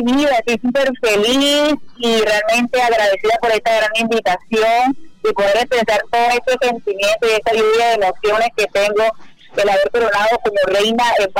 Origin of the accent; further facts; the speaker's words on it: Cartagena, Bolívar, Colombia; born there; yo nací en la ciudad de Cartagena.